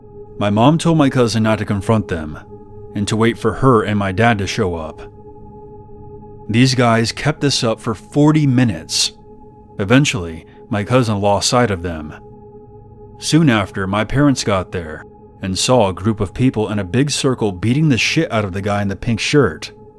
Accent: Morgan Hill, California, United States; I'm from Morgan Hill, California, but this story happened in the town next to mine, Gilroy.

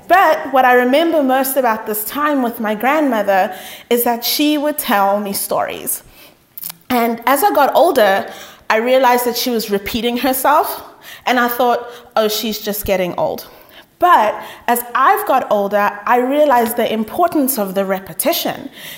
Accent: South Africa; first language Sotho; English is a second language; I am from South Africa. I know it sounds like I'm British / Australian / Haitian, you know, all sorts of things. I've even got France once, but no, I am South African. I am Sotho. That is my native language. That is my tribe.

